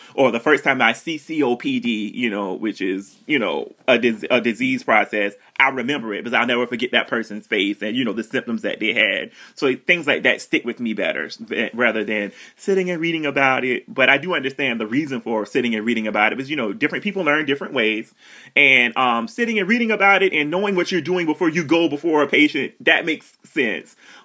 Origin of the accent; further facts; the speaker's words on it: the South, United States; being from the South and everything, there is an inherent distrust of the healthcare system, because as African American people, we haven't been a part of the healthcare system that long